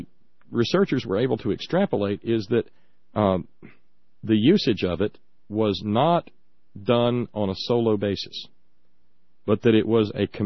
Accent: the South, United States; And being the Southerner that I am, Preston

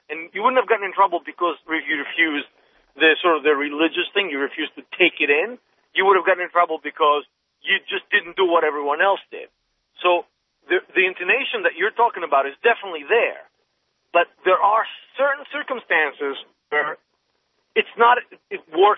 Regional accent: Greece; I grew up in Greece in the 80s, 70s and 80s.

